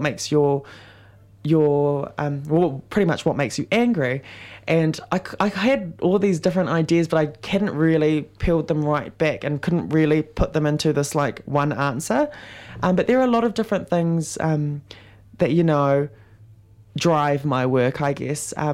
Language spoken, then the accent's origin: English; Auckland, New Zealand; for me as a dancer growing up in Auckland, it was amazing because there were so many opportunities